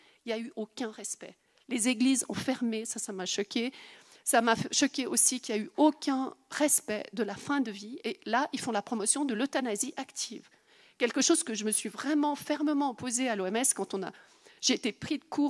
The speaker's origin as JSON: {"language": "French", "country": "Switzerland", "said": "moi je ne valide pas en tant que Suisse"}